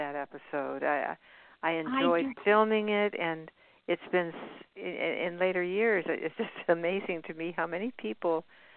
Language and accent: English; Tucson, Arizona, United States; born there; I was born in Tucson.